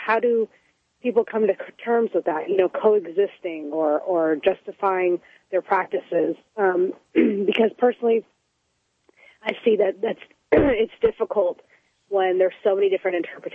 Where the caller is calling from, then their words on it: Houston, Texas, United States; Hi, I'm calling from Houston.